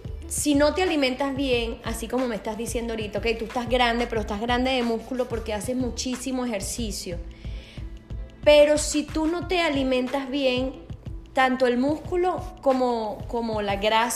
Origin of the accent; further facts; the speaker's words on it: Venezuela; En nuestro país.